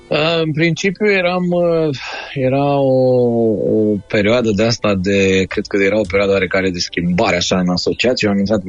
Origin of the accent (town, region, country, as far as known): Romania